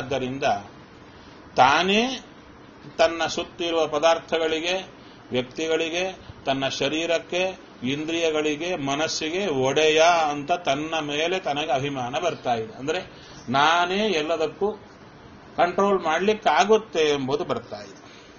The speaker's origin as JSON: {"language": "Kannada", "town": "Kurnool", "region": "Andhra Pradesh", "country": "India", "tie": "born or raised there", "said": "ನಮ್ಮ ಊರು ಕರ್ನೂಲು, ಮಂತ್ರಾಲಯದ ಹತ್ತಿರ. ಮಂತ್ರಾಲಯಕ್ಕೆ ನೀರು ಬಂದಿತ್ತಲ್ಲ, ಅವಾಗೆ ನಮ್ಮೂರಿಗೂ ಬಂದಿತ್ತು."}